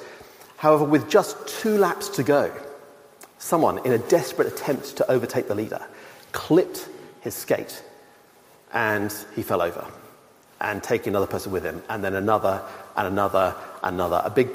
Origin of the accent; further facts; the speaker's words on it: Australia; I'm not going to talk about rugby this morning because I'm Australian.